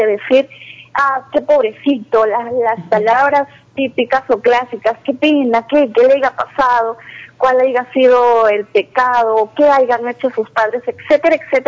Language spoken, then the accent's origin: Spanish; Arequipa, Peru; yo soy de Arequipa ya